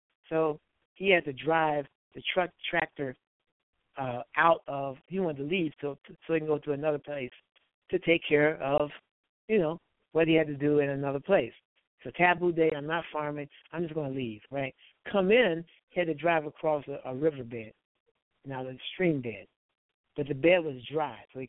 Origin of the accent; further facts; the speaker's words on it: United States; And we're from America. We don't know anything about the customs and traditions and these taboos or whatever.